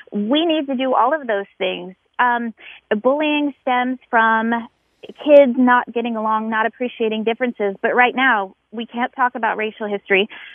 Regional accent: Alabama, United States; also born or lived in Fort Leavenworth, United States / Lansing, United States; I grew up in Alabama. We, you know, shotguns in the back of the truck, going to school and all of that. I'm a military brat.

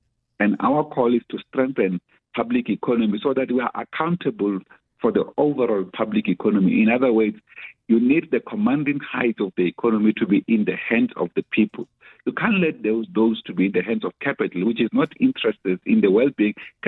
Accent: South Africa; They don't have to look at us as communists, because we are South African nonetheless.

